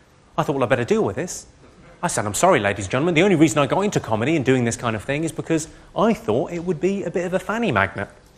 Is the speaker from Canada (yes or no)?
no; Slough, South East England, United Kingdom; I grew up in Slough in the 1970s.